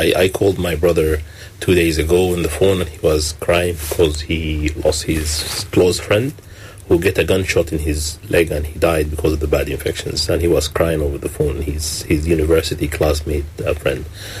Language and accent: English; Sudan; now in Ireland; we are originally from Sudan